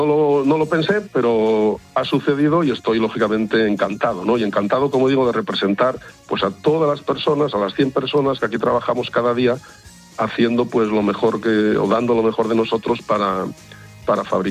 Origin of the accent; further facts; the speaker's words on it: Asturias, Spain; yo soy asturiano y que vendo Asturias y su gastronomía